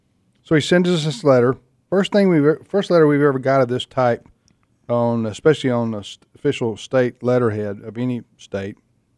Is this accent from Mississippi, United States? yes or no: yes; Mississippi, United States; Even though I'm from Mississippi.